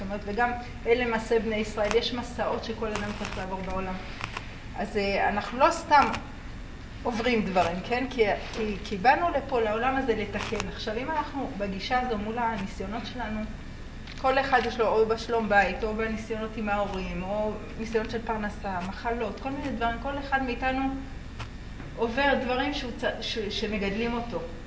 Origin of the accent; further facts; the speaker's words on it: Kiryat Arba, West Bank, Palestine; אני נולדתי פה בקריה, אני הראשונה שנולדה בקריית ארבע